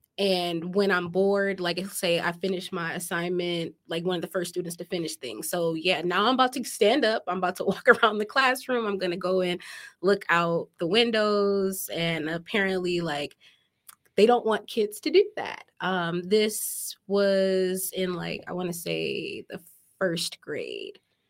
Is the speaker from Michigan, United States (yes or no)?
yes; Detroit, Michigan, United States; So, I grew up in Detroit with my mom and dad.